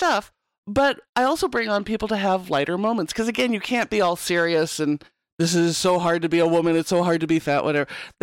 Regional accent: Idaho, United States; I grew up white in Southeast Idaho. I didn't see my first Black person until I was in fourth grade.

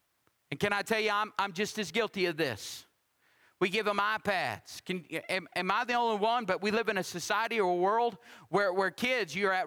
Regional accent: Texas, United States; She said, you're from Texas. I said, I am from Texas. She said, I could tell by the way you talked.

